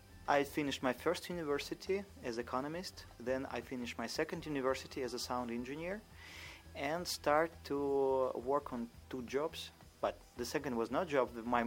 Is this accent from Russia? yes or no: yes; Moscow, Russia; I grew up in Moscow, Vykhino area. It's a criminal area, actually.